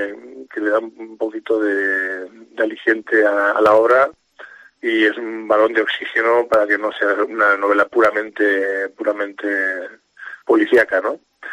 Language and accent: Spanish; Onda, Valencian Community, Spain; Sí, soy de Onda, nacido aquí.